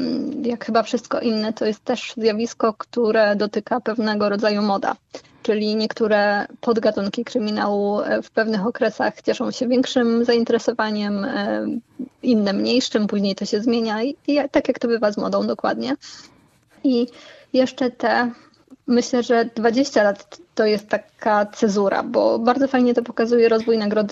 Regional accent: Wrocław, Lower Silesian Voivodeship, Poland; wrocławianka.

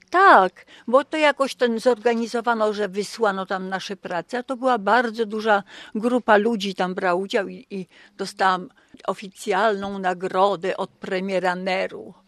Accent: Warnowo, West Pomeranian Voivodeship, Poland; also born or lived in Vilnius Region, Lithuania; Ja się urodziłam jeszcze na Wileńszczyźnie. Jako pięciolatek wróciłam do naszego zachodniopomorskiego, bo to ojciec dostał skierowanie do Warnowa, czyli to jest na Wyspie Wolin. Był leśnikiem. I właściwie tak się hodowałam do 14 roku życia w leśniczówce z przyrodą.

